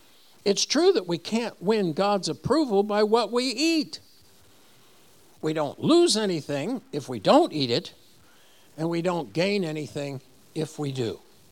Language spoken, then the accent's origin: English; East Coast, United States; I was raised on the East Coast. My dad was a lobbyist in D.C.